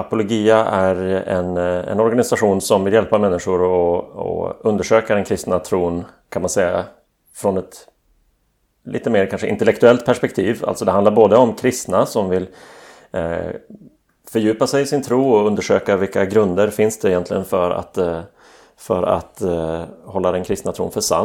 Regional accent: Västerbotten County, Sweden; och sen upp i Västerbotten där jag kommer från.

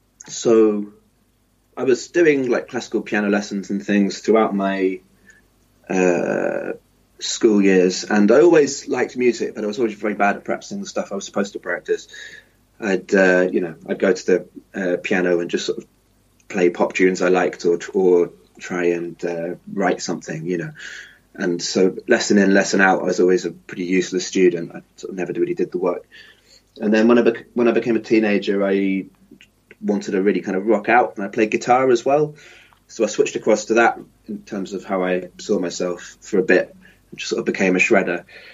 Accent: Ealing, London, United Kingdom; also born or lived in Twickenham; I was brought up in Ealing originally, and then Twickenham.

